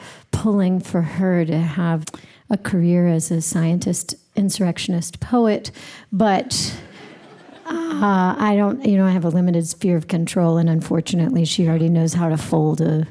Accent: North Carolina, United States; I'm from North Carolina, and he's from South Carolina

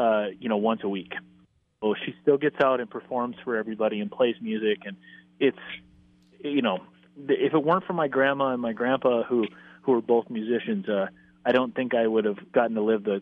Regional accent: Nowthen, Minnesota, United States; I grew up in Nowthen, in Anoka area, right?

